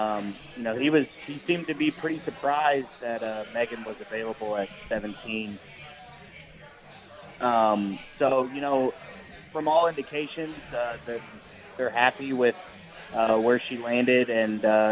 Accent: Knoxville, Tennessee, United States; and I come from Knoxville

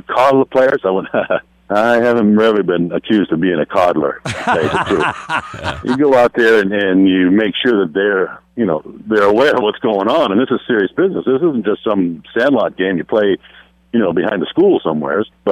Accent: Charlestown, New Hampshire, United States; Well, I grew up in New Hampshire.

